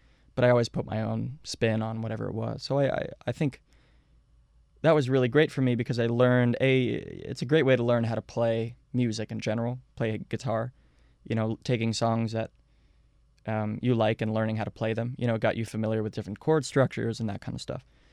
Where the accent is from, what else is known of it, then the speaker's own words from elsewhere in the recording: Orlando, Florida, United States; I growing up in Orlando, you go to a bunch of ska shows